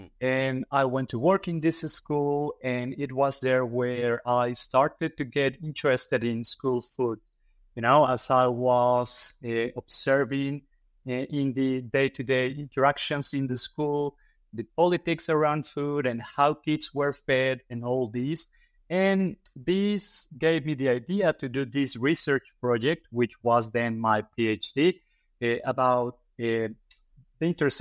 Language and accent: English; Tehuacán, Puebla, Mexico; also born or lived in Veracruz; as some of our listeners may guess from my accent, I'm Mexican. So mm-hmm. I was born and raised in a small city in the state of Puebla called Tehuacán. And I lived there through my youth. And then I moved to another state in Mexico called Veracruz.